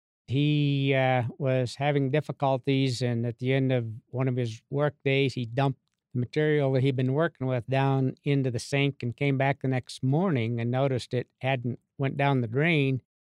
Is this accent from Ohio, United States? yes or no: no; Cody, Wyoming, United States; born there; also born or lived in Montana; Well, I'm actually feel like I'm a native from Montana, but I actually was born in Cody, Wyoming, where Buffalo Bill was, in the latter part of the Great Depression, 1937.